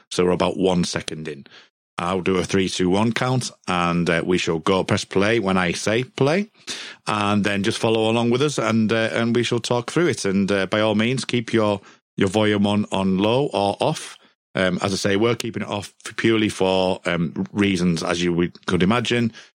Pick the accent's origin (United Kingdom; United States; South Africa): United Kingdom; Us being British and not having some things like this happen, you know, it's quite alien to us, isn't it?